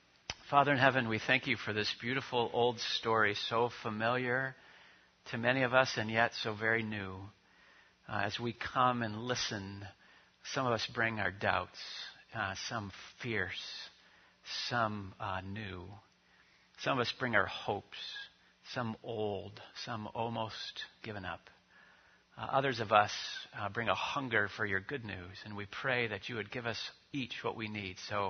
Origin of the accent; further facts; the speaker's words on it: Michigan, United States; Now, I grew up in Michigan, you know, which is not that far from Green Bay.